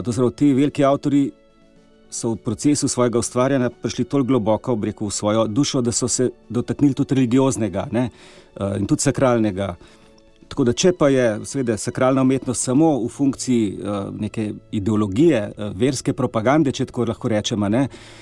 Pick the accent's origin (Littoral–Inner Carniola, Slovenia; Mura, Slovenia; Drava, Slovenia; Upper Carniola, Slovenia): Upper Carniola, Slovenia; Kranj; Imamo pa v Kranju, v mojem rojstnem kraju, rekel, manjšo katedralo